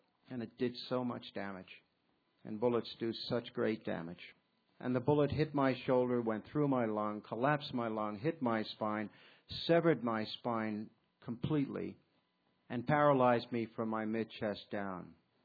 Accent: Massapequa, New York, United States; I was a Marine, and I grew up in Massapequa, Long Island

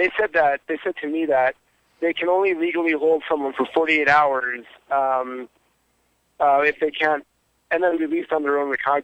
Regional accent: Rochester, New York, United States; Well, I'm from Rochester, New York, so let's not confuse it.

